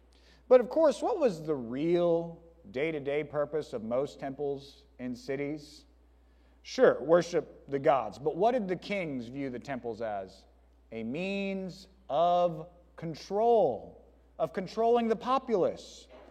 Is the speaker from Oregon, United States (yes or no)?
no; Port Lavaca, Texas, United States; I love that my kids are growing up as small town kids as I did. I grew up in Port Lavaca, Texas.